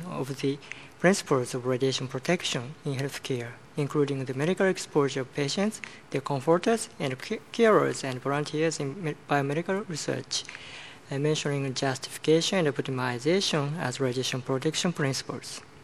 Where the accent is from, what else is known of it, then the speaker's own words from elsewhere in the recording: Japan; English is a second language; It's my pleasure to be here